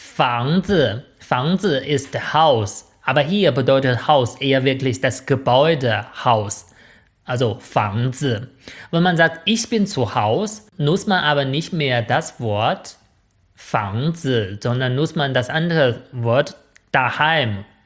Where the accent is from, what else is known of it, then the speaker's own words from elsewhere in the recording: northern China, China; accent: Northern Chinese dialect; German is a second language; Vielleicht das liegt an meinem nordchinesischen Dialekt, was auch Mandarin heißt.